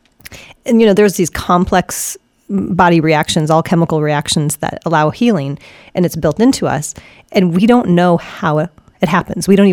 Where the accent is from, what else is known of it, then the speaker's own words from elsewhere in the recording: New England, United States; Yes, we are from New England.